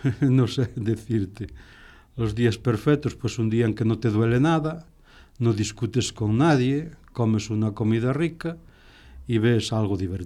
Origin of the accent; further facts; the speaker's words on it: Viveiro, Galicia, Spain; en principio fui al cole de mi pueblo, un pueblito que se llama Viveiro, que está allá en la costa de Lugo, y luego cambié, fui a otro que se llamaba El Andro, y luego fui al instituto en Lugo y a la Escuela Universitaria de Magisterio en Lugo.